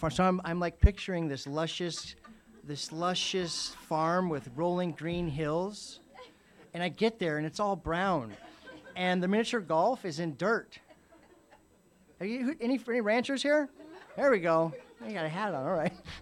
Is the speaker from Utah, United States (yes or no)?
no; Palos Verdes, California, United States; I grew up in Palos Verdes.